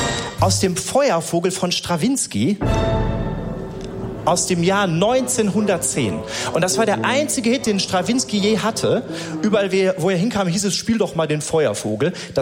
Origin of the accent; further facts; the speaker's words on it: Wattenscheid, North Rhine-Westphalia, Germany; Und ich komme ursprünglich aus Wattenscheid.